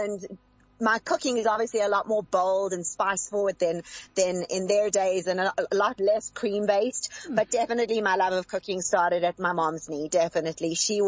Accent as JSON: {"language": "English", "country": "South Africa", "said": "I couldn't think of anything better than being on a show with a fellow South African in my home country. This is Africa. This is me."}